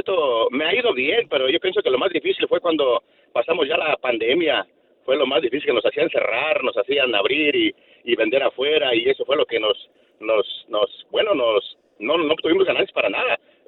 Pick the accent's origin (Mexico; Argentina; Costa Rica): Mexico; Sahuayo, Michoacán; Soy del Cerrito Pelón.